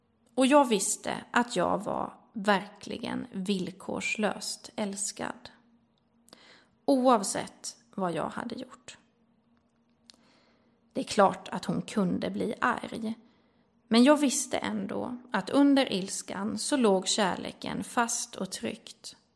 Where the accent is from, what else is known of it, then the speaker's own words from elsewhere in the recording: Umeå, Västerbotten County, Sweden; Eftersom att jag är uppvuxen i Umeå och mormor och, ja, även morfar bodde i Skåne